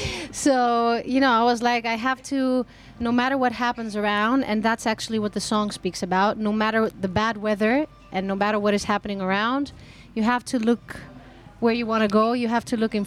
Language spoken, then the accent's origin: English; Crete, Greece; English is a second language; So I grew up in Crete.